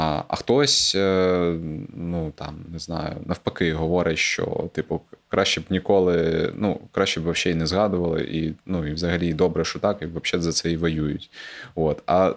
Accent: Crimea, Ukraine; moved away; і він, і я, це кримчани зі своєю історією виїзду звідти

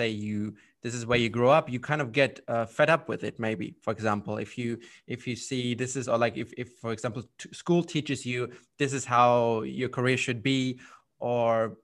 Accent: Germany; English is a second language; moved away as an adult; now in United Kingdom; Actually, I come from Germany, so that's my background story. And then 4 years ago, I moved to the UK because I needed a new challenge

